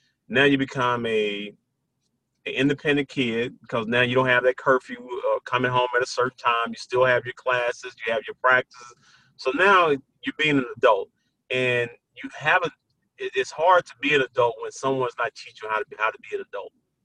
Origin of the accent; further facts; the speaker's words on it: Brownsville, Tennessee, United States; on the other side was a kid from Brownsville, Tennessee, from my hometown, all-time leading shot blocker.